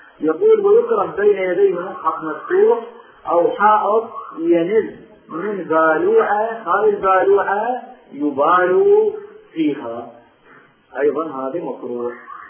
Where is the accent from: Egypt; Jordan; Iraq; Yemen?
Iraq; عندنا بالعراق